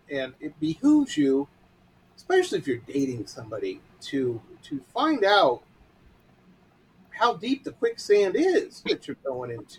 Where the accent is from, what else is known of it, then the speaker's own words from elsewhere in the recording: Detroit, Michigan, United States; And I grew up in Metro Detroit, which was a rough town.